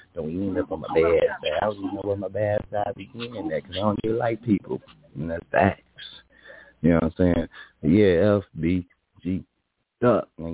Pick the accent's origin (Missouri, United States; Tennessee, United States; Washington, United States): Missouri, United States; I'm like an old school niggas. I'm from Missouri, you know what I'm saying?